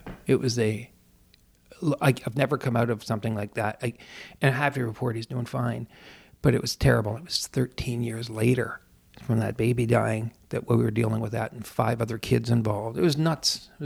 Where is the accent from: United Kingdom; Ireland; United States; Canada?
Canada; I'm French Canadian, right?